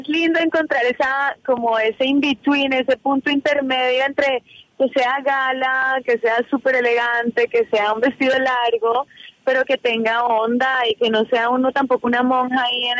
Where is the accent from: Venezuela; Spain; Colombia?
Colombia; no quiero pensar que me voy a despedir nunca de el mercado colombiano y latino que me hace tan feliz